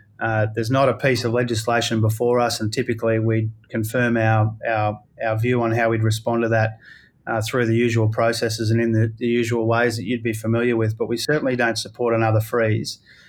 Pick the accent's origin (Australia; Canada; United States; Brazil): Australia; Queensland; You know, in my home state of Queensland